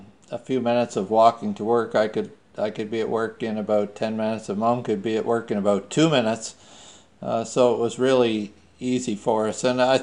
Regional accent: Ottawa, Ontario, Canada; in Ottawa, Ontario, 1949, of course. I grew up in Ottawa, in an area just south of the what's called the Glebe, and lived there for about 6 years, and then we moved farther out into the suburbs, Ottawa South, in about 1955

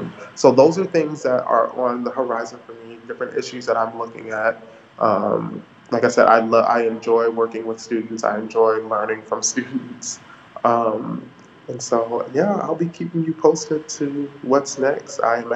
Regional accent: Chicago, Illinois, United States; I wanted to come not only back to my hometown, because I think that learning happens inside and outside of the classroom. And I think that Chicago is an incredible case study for many different world cities

